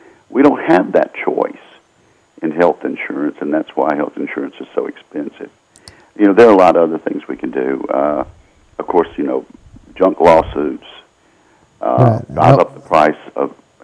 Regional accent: Tupelo, Mississippi, United States; I've got 5 or 10 choices here in my hometown of Tupelo or more, and I shop around for food

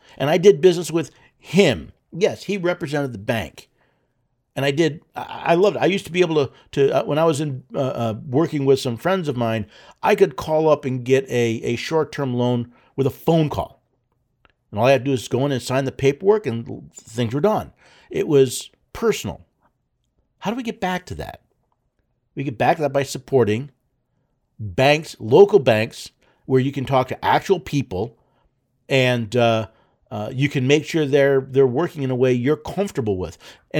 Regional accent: Tennessee, United States; I know it's being considered in my home state of Tennessee.

